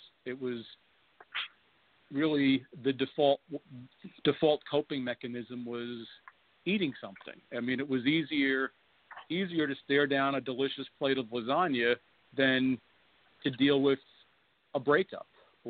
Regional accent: New York, United States; I went to a small private school at the time growing up in Long Island

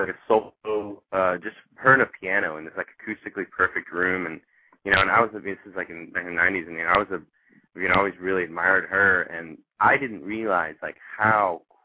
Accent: Nashville, Tennessee, United States; also born or lived in Chicago; And you know, I grew up in Nashville and loved part of Nashville and didn't love part of Nashville.

